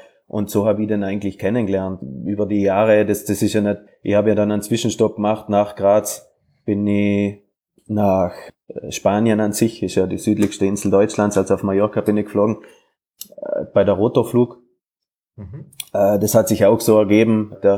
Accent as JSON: {"language": "German", "region": "Trentino-Alto Adige", "country": "Italy", "said": "weil ich bin ja Südtiroler, also am Papier Italiener, in Südtirol gibt es keine Flugschule"}